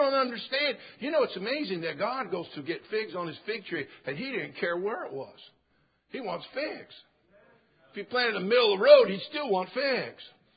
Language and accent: English; California, United States; We're from California, so it's already 75 out there.